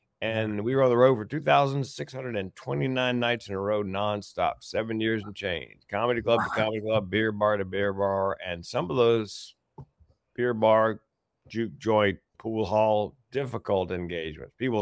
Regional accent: Raleigh, North Carolina, United States; And a radio station in Raleigh, my hometown

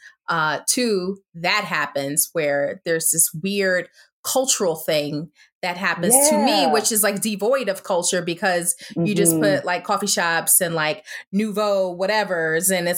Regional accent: Newark, New Jersey, United States; Like, look, I am from Newark. Newark is historically a very, very Black neighborhood or city.

